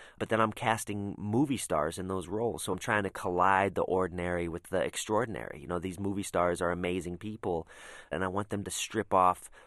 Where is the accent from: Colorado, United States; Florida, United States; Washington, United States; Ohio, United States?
Colorado, United States; Lakewood; when I was a kid growing up in Colorado in the suburbs of Lakewood, Colorado